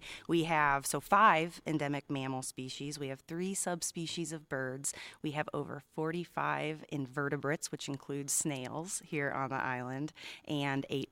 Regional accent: Illinois, United States; now in California, United States; I'm from Illinois. And so being out here in this Mediterranean climate

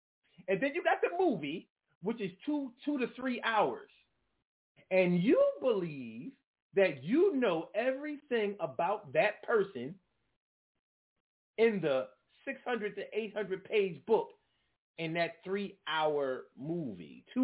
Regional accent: Philadelphia, Pennsylvania, United States; I grew up around Gerard and Carlisle. And if any of y'all from Philly know about Gerard and Carlisle, you know about the Carlisle Hotel.

